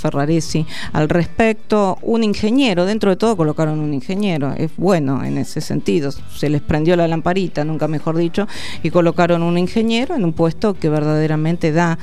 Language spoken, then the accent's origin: Spanish; Argentina; la energía hoy nos interpela como argentinos y argentinas